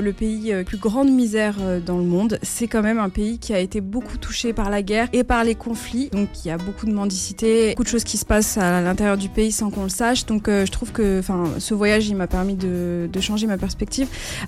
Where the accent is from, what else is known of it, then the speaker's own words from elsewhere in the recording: Vitry-sur-Seine, Île-de-France, France; j'ai grandi à Vitry-sur-Seine.